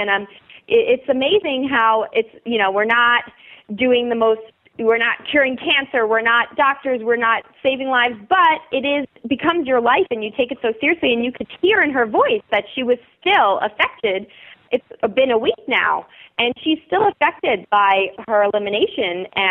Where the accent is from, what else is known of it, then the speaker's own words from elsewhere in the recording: New York, United States; I am a New Yorker myself, calling in from New York tonight